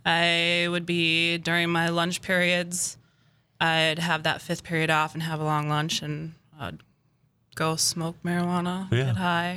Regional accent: Mandan, North Dakota, United States; I'm born and raised in Mandan. I just have one older brother, sibling.

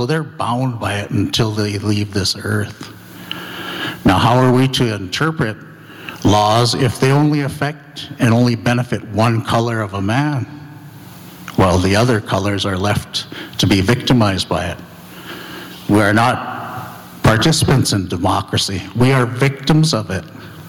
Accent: North Dakota, United States; I am Anishinaabe from the Turtle Mountain Band of Ojibwe.

